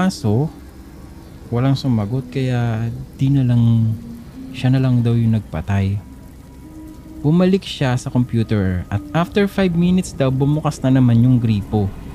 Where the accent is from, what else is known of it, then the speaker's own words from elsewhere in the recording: Central Luzon, Philippines; I'm from Pampanga, by the way.